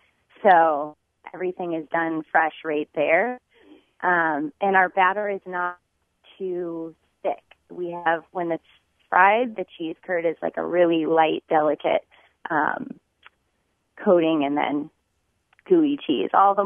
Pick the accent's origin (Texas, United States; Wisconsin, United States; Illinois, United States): Wisconsin, United States; Monroe; my business partner, Jess, and I grew up together in Monroe, Wisconsin. And Monroe is sort of the cheese mecca of Wisconsin, as we say.